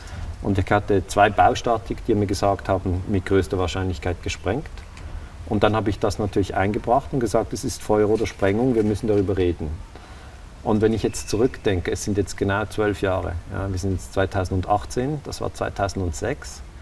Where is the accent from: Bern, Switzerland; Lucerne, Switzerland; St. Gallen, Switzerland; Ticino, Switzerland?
Ticino, Switzerland; Lugano; born there; now in Basel, Switzerland; Ich bin ja in der Schweiz. Ich bin in Lugano geboren, das ist die italienische Schweiz. Also ich kann Italienisch. Ich wohne in Basel, ich kann Deutsch natürlich und ich kann Französisch, habe ich in der Schule gelernt.